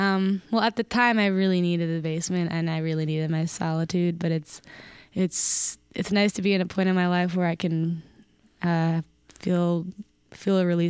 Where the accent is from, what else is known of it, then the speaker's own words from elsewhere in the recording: Clinton, New Jersey, United States; moved away as an adult; also born or lived in Nutley / Tennessee; now in New York, United States; I mean, I was born in Nutley, but grew up in Clinton. And then after high school, moved to Tennessee. And then moved back there in my early 20s to New Jersey. And then moved to New York like 5 years ago.